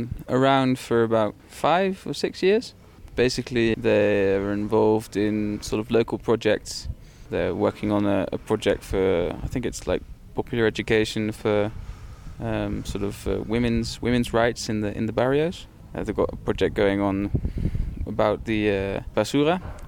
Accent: Netherlands; now in Cochabamba, Bolivia; from Holland as well.

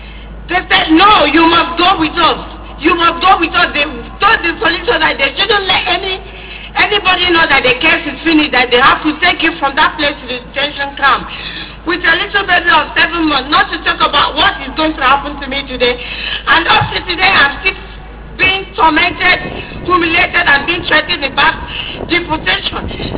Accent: Nigeria; moved away as an adult; now in United Kingdom; Actually, I'm a Nigerian.

